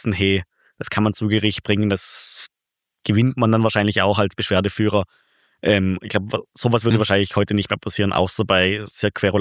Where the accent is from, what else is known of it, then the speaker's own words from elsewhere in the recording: Vorarlberg, Austria; weil ich mich einfach als Vorarlberger dafür interessiere.